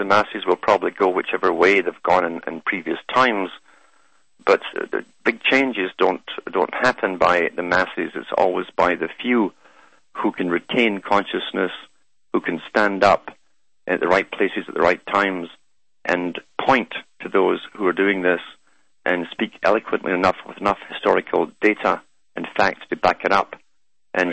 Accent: Scotland, United Kingdom; Scotland.

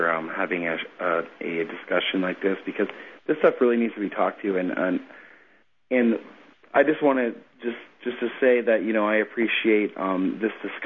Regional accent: Ireland; whatever you want to call the us, me, because I'm Irish

